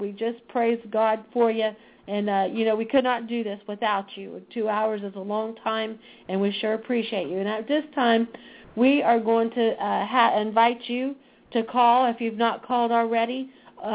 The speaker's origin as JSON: {"language": "English", "town": "Springboro", "region": "Ohio", "country": "United States", "said": "And we're here from Springboro, Ohio."}